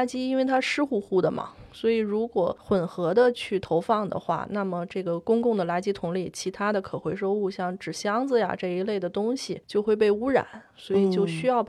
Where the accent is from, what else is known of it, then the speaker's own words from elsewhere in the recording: Beijing, China; 我小时候住在北京的四合院里面然后家里面冬天是烧煤的